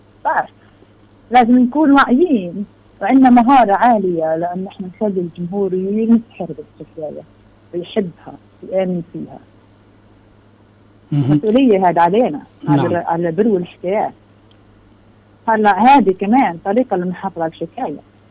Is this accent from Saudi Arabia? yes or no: no; Palestine; أنا فلسطيني وما فيش إيش بثبت إنه هو فلسطيني